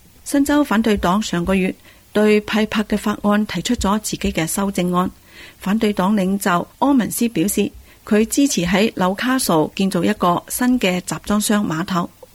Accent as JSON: {"language": "Chinese", "country": "China", "said": "当今的中国可以说是道德沦丧、人性泯灭，这样在这样的一个黑暗的时刻，我们中国人如何重视人性的光辉"}